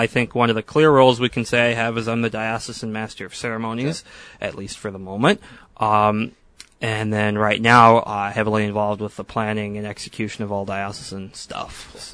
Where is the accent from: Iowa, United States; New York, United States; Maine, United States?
Iowa, United States; St. Mary's; Hometown is St. Mary's, Iowa, a little blip on the map, about 35 miles south of Des Moines. Moved there in fall of 99.